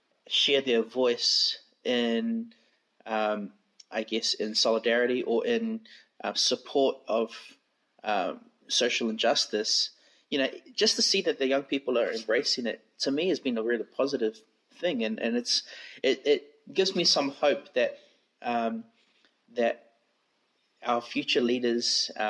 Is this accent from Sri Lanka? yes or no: no; New Zealand; now in Australia; I speak as a Samoan growing up in New Zealand and then coming to Australia